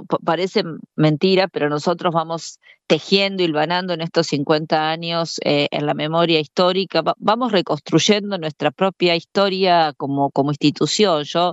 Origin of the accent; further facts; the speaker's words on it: Argentina; esta tremenda historia que prácticamente nos invadió como argentinos y argentinas.